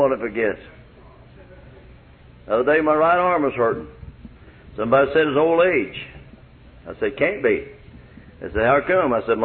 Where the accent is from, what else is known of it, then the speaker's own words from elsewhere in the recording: Arkansas, United States; I'm glad I'm from Lawrence County instead of Indiana.